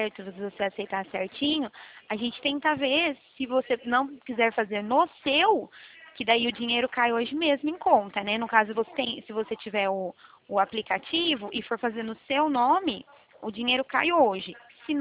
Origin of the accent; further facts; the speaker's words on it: Araras, São Paulo, Brazil; eu falo da cidade de Araras.